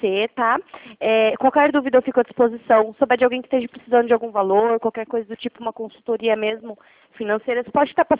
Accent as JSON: {"language": "Portuguese", "town": "Curitiba", "region": "Paraná", "country": "Brazil", "said": "Não, eu sou de Curitiba."}